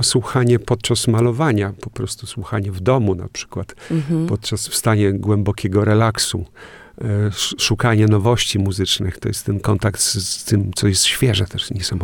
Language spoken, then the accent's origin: Polish; Kętrzyn, Warmian-Masurian Voivodeship, Poland; bo ja pochodzę z Kętrzyna